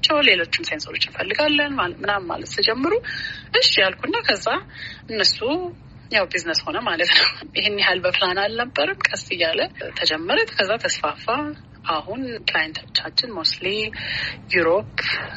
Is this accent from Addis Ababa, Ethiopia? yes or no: yes; Addis Ababa, Ethiopia; now in United States; ልጅ ሆኜ አዲስ አበባ ነበርኩኝ።